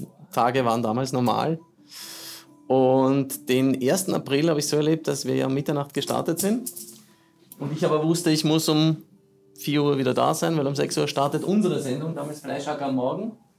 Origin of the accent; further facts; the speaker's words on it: Eastern Austria, Austria; Genau, aber ich bin aus dem Osten Österreichs.